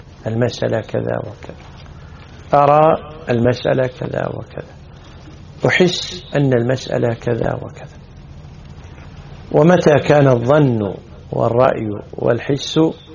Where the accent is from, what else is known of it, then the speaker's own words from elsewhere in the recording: Kuwait; المثل عندنا بالكويت يقول: اللي ما يعرفك ما يثمنك